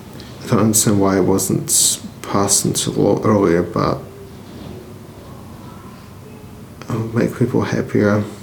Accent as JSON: {"language": "English", "town": "Christchurch", "region": "Canterbury", "country": "New Zealand", "tie": "born or raised there", "also_born_or_lived": "Serbia", "said": "Yeah, I grew up in Christchurch."}